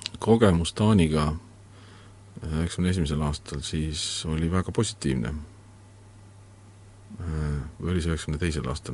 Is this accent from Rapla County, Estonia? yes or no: no; Pärnu, Pärnu County, Estonia; also born or lived in Tartu; kuna ma olen Pärnust pärit ja Tartus hariduse omandanud